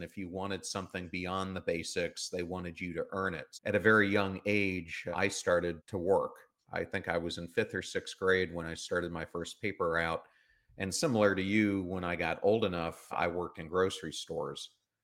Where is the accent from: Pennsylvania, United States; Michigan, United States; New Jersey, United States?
Pennsylvania, United States; Yeah, I grew up in Pennsylvania